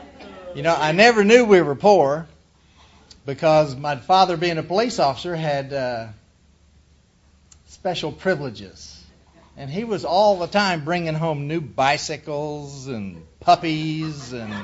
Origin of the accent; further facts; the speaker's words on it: Oklahoma City, Oklahoma, United States; Originally, I'm from Oklahoma City. I was born and raised there, and I thought that was the big city for a long time.